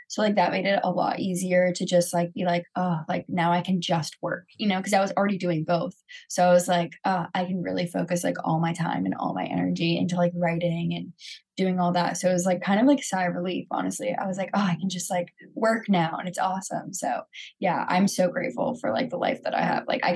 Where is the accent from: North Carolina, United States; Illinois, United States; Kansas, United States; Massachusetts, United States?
North Carolina, United States; Cary; I'm from Cary. So it's like a suburb of Raleigh.